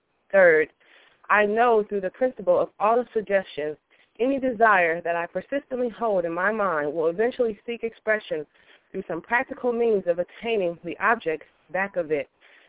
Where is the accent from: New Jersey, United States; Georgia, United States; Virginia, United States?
Virginia, United States; from Virginia.